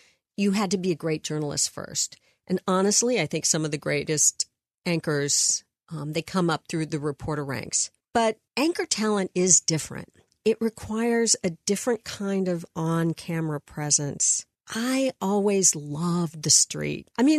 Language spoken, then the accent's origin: English; Atlanta, Georgia, United States; also born or lived in Columbus, Ohio; I actually grew up in Atlanta. From fourth grade on, my family moved around a lot when I was really young, but we ended up in Atlanta